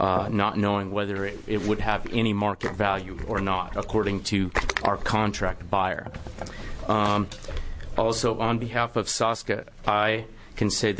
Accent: Oregon, United States; I'm a farmer from Southern Oregon, and I'm here because I support HB 4122.

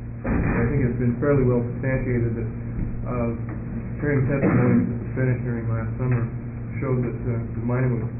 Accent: La Grande, Oregon, United States; I was born and raised in the Grand, and I think I have some understanding of the people who live here and there

